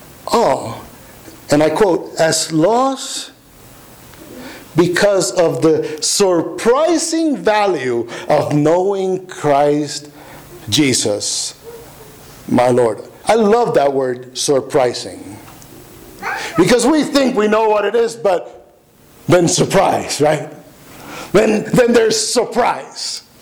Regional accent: East Harlem, New York, United States; I'm very proud of being a Latino, right? I'm from El Barrio.

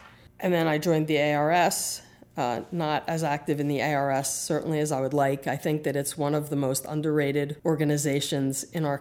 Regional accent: Philadelphia, Pennsylvania, United States; I'm from Philadelphia, and our church at that time was at 16th and Oxford Streets.

